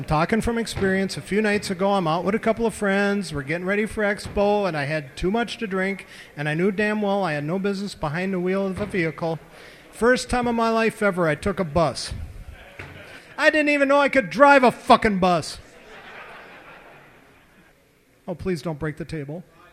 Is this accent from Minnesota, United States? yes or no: yes; Minneapolis, Minnesota, United States; born there; I was born in Minneapolis.